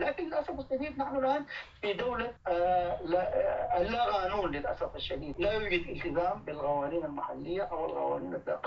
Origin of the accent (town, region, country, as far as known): Sudan